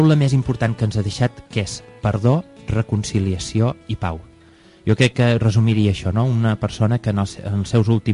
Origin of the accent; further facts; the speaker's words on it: Els Pallaresos, Catalonia, Spain; finalment va ser destinat al meu poble, als Pallaresos